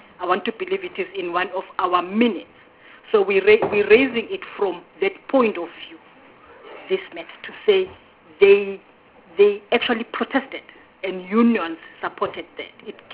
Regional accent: Mpumalanga, South Africa; I come from Mpumalanga.

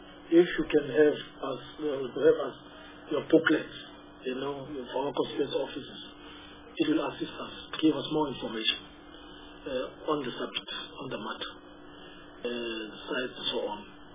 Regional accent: Eastern Cape, South Africa; because I'm coming from the Eastern Cape, from the Western side, Metro and Sarah Bartman region.

